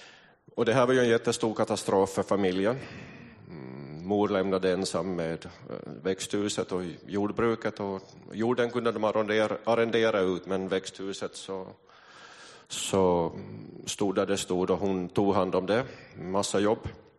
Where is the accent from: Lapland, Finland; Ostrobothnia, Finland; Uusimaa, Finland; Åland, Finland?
Ostrobothnia, Finland; Kristinestad; Jag är född i Kristinestad och ut på landsbygden där. Min far och mor hade ett litet jordbruk.